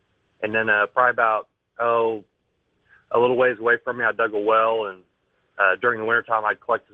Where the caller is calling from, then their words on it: Missouri, United States; Missouri.